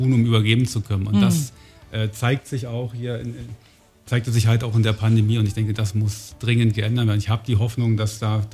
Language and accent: German; Luckau, Brandenburg, Germany; Ich bin ja gebürtiger Brandenburger, stamme aus Luckau, habe in Greifswald und dann an der Humboldt-Uni in Berlin studiert